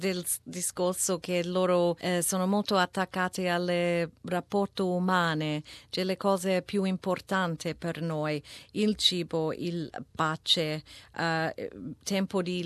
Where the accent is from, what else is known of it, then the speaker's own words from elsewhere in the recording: Melbourne, Victoria, Australia; Italian is a second language; Vengo da Melbourne, quindi manco il sole prima di tutto